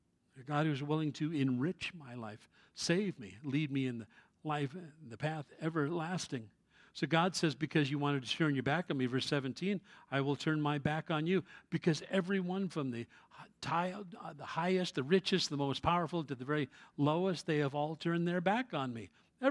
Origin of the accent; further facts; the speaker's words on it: New York City, New York, United States; As a kid, I grew up in New York City